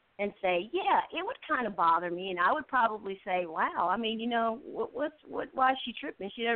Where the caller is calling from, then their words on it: Lithonia, Georgia, United States; I'm calling from Lithonia.